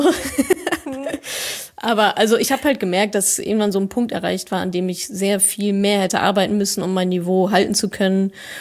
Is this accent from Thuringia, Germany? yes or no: no; Dortmund, North Rhine-Westphalia, Germany; Ich bin ja Dortmunder Mädchen